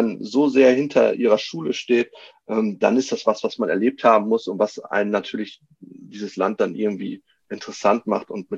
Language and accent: German; Münster, North Rhine-Westphalia, Germany; Nein, also ich bin ja Münsteraner und ich liebe Münster